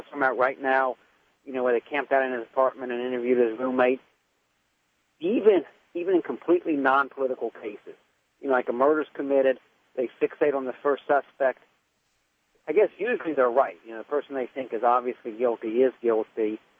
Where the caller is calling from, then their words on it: Houston, Texas, United States; Houston, Clear Lake area.